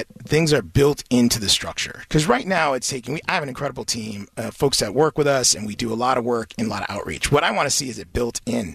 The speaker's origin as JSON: {"language": "English", "town": "Springfield", "region": "Massachusetts", "country": "United States", "tie": "born or raised there", "said": "I grew up in Springfield, Mass. And my dad worked in a factory his whole life."}